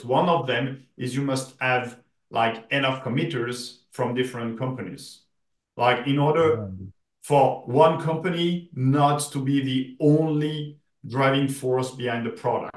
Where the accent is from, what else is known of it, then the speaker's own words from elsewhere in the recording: France; I'm French. I was born in France.